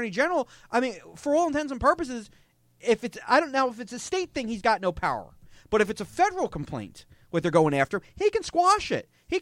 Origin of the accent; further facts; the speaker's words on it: United States; It infuriates me as an American